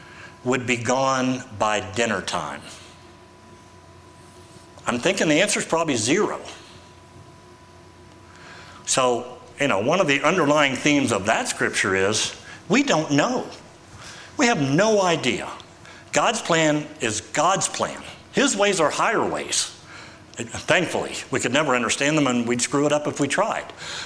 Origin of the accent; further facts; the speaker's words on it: Westernport, Maryland, United States; I mean, that's no knock on Westernport. I grew up there. I love it. It's my hometown.